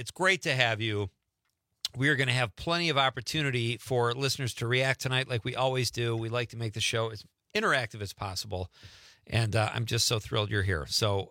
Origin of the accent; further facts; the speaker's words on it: Chicago, Illinois, United States; now in Northern Wisconsin, United States; And people in Chicago, it's my hometown. I love it.